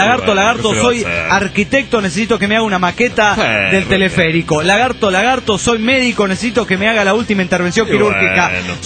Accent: Canary Islands, Spain; Soy el clandestino de las Islas Canarias.

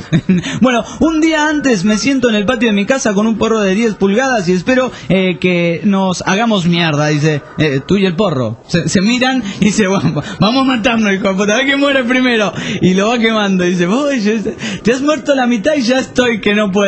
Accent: São Paulo, Brazil; Spanish is a second language; Yo aquí soy de São Paulo

